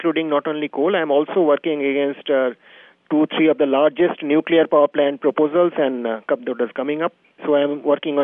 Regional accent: Gujarat, India; the salt pans that I am coming from Gujarat

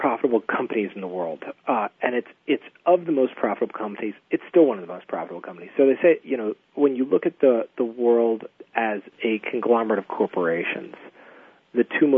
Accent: Louisiana, United States; I grew up in Louisiana in the water. You know, my family are Cajuns.

